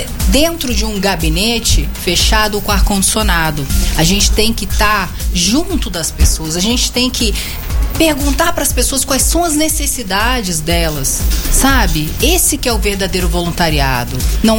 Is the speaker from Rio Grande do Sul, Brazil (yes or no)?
yes; Bagé, Rio Grande do Sul, Brazil; eu sou gaúcha, né?